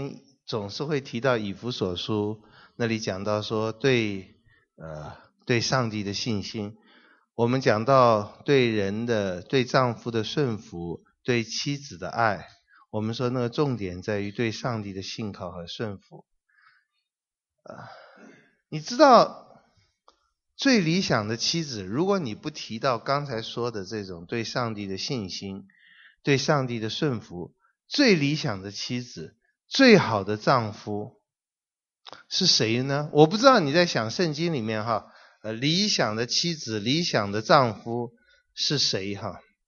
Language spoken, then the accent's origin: Chinese; China; 然后我们中国人常常就不管海峡两岸，我们都会这样想